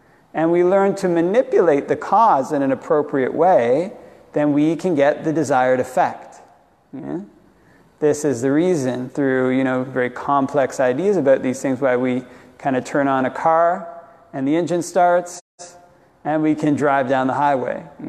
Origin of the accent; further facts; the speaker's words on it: Canada; I'm a Canadian.